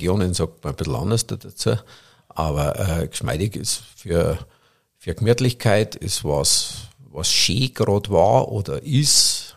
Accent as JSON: {"language": "German", "region": "Bavaria", "country": "Germany"}